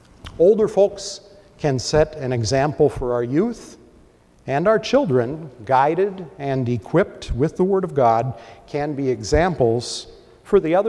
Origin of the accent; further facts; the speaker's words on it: Midwest, United States; I grew up in the Midwest and sometimes it gets cold there.